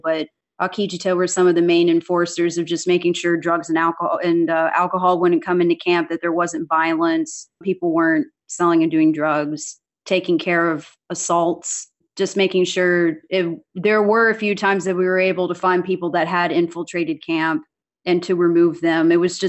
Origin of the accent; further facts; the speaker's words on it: West Virginia, United States; having to go through like my own water crises living in West Virginia, being Appalachian